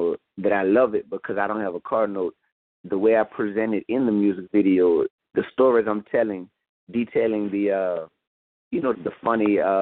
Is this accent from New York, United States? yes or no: no; New Orleans, Louisiana, United States; So I actually have, because by me growing up in New Orleans, I think we were at the epicenter of materialism